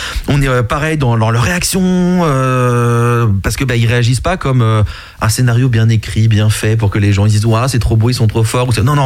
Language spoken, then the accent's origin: French; France; chez nous, pas du tout, parce que bah, nous sommes français